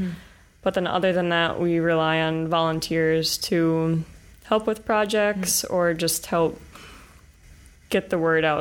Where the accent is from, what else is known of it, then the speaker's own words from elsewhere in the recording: Lake Michigan, United States; And I grew up on Lake Michigan, so I've always lived on the Great Lakes